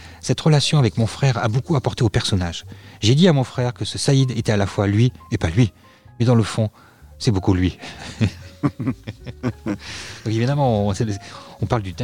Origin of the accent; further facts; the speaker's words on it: France; born there; je suis né en France à la fin de la guerre d'Algérie en 62.